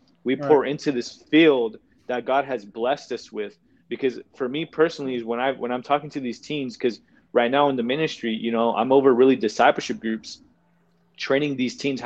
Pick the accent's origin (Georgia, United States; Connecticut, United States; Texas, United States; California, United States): California, United States; Of course, you know, I've came from California, Jesse's came from California, you know, we came from California